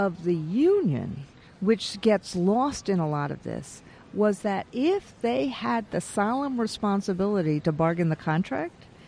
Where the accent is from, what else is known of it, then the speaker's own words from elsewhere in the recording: New York, United States; a state like my home state of New York